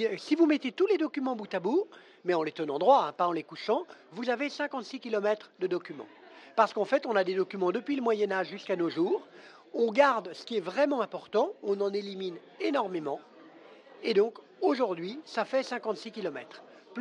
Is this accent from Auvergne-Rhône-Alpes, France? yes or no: yes; Lyon, Auvergne-Rhône-Alpes, France; Et il se trouve que moi, je suis lyonnais. Et quand vous êtes lyonnais